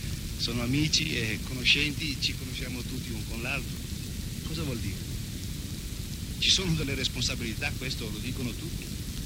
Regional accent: Erto, Friuli-Venezia Giulia, Italy; born there; Io sono nato a Erto, sì. Ho vissuto molto all'estero, ma venivo frequente qua a trovare gli amici, i parenti.

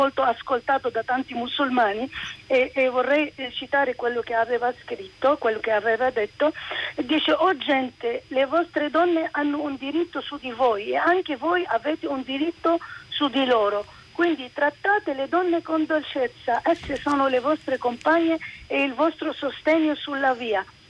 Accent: Lebanon; Io vengo dal Libano, ed è un piccolo paese

